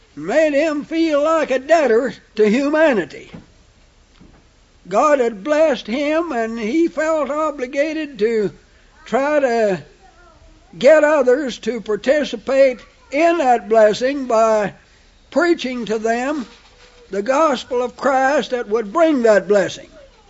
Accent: California, United States; And I was from California and used to paying everybody for everything they did in California.

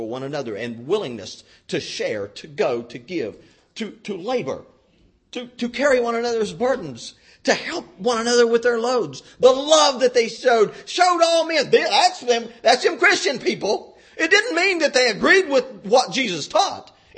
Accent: West Virginia, United States; you're Jumbo. There has to be a division here. We'll make one here. I'm from West Virginia and you're from Oklahoma.

